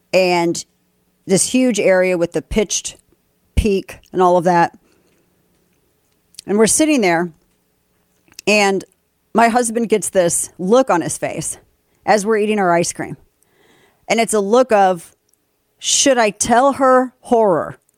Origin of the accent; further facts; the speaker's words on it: Missouri, United States; I'm from Missouri, and now we're in Texas.